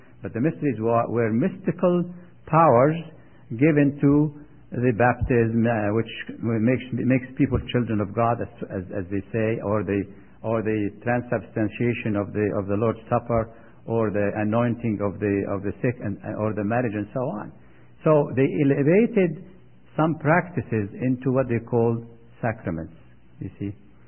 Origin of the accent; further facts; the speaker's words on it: Egypt; You see, I grew up in Egypt. My parents were Orthodox believers, and the Orthodox Church claims that Saint Mark